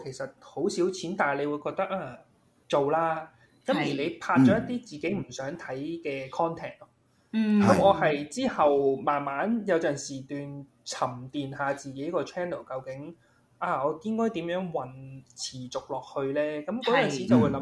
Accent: Hong Kong; accent: Hong Kong; Cantonese is a second language; 我唔係一個 native， 但係我講咗三種語言，你仲想我點啊？即係我唔係。我真的不是 native 的 American 或者 British， 就算我講嘢有香港口音

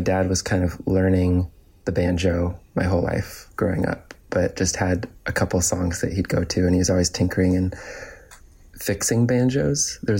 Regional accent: Gearhart, Oregon, United States; Well, I grew up on the Oregon coast in a small town of 1,000 people, 2,000 in the summer with the tourists. It was a beautiful spot.

